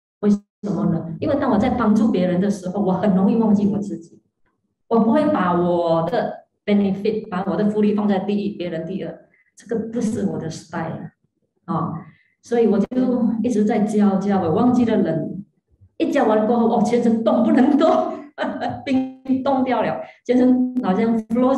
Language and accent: Chinese; Malaysia; now in United States; 你要记得我是来自马来西亚的，我不是 local born American 呢，我是来自马来西亚的。